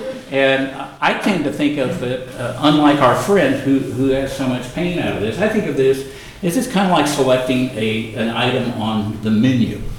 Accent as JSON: {"language": "English", "region": "Oklahoma", "country": "United States", "tie": "born or raised there", "said": "I grew up in Oklahoma, I have family down there and in Arkansas, and most of them are Southern Baptists."}